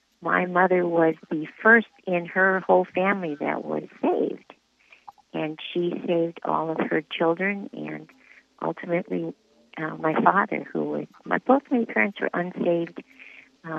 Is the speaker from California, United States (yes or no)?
no; Glencoe, Illinois, United States; I grew up in suburban Chicago, way northern suburban Chicago. In fact, people from the city, when I tell them I grew up in Glencoe, Illinois, they say, oh, that's not really Chicago.